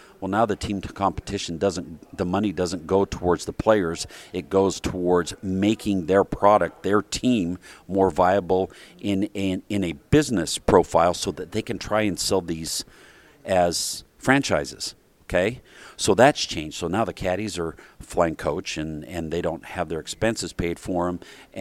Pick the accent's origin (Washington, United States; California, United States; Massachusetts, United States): California, United States; San Diego; You know, growing up in San Diego, I appreciated everything that Phil's been able to do.